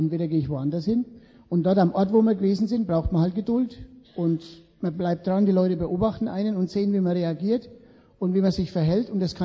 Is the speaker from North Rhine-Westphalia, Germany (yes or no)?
no; Lichtenfels, Bavaria, Germany; Ich bin ein Oberfranke, das sind die Edlen von den Franken.